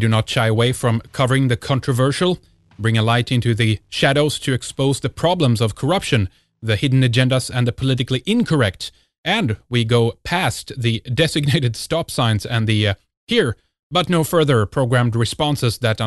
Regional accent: Sweden; from Sweden, and this is Red Eyes Radio.

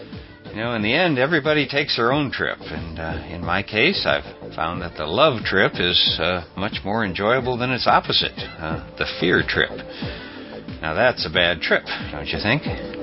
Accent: Topeka, Kansas, United States; Growing up in Topeka, Kansas

